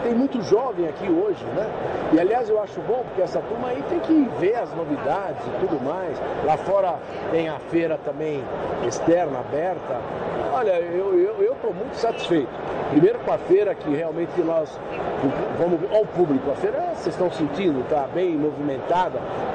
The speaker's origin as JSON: {"language": "Portuguese", "country": "Brazil", "said": "Então, sou eu como brasileiro que eu sou, fico chateado."}